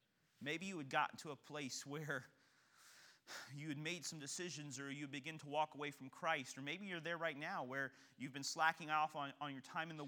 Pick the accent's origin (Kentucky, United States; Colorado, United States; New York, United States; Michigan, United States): Kentucky, United States; Oh, I am from Kentucky, and there is only one sport in Kentucky.